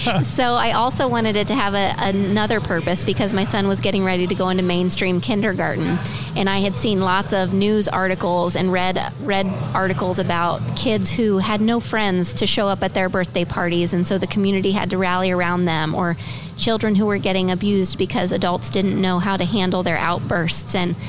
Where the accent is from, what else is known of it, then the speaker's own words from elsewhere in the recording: Fort Wayne, Indiana, United States; Originally, I'm from Fort Wayne. I actually lived in Indianapolis for 7 years while I attended the University of Indianapolis. And now I live in Fort Wayne again.